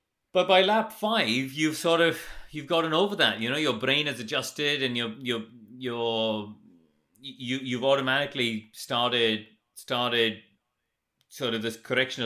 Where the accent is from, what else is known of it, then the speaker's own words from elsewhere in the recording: India; when I grew up in India, we had these chairs, which, you know, you had these sort of wooden legs and you'd rock back and forth in your chair.